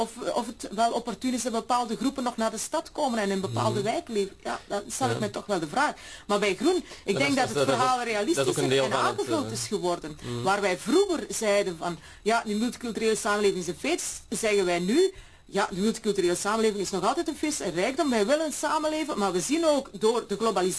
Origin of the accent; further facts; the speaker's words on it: Sint-Gillis-Waas, Flanders, Belgium; now in Antwerp, Belgium; Maar ik kom uit Sint-Giliswaas, ik heb daar jaren geleefd.